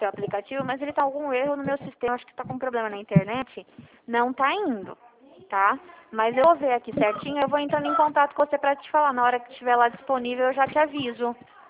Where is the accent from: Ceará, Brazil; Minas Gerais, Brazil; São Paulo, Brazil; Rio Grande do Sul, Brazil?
São Paulo, Brazil; Dracena; eu sou de Dracena.